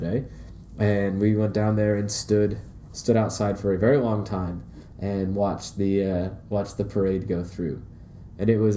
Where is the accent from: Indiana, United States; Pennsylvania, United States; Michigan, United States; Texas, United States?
Indiana, United States; I'm originally from Indiana. I was living in Indiana when the Colts, under the glorious Peyton Manning, one. I'm from Indiana.